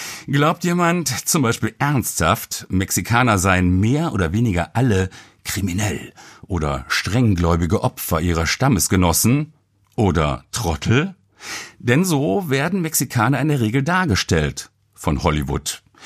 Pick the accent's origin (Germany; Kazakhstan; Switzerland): Germany; Ah, Alemannia, schallte es dann fröhlich, samt einer begeisterten Lobpreisung meiner Heimat.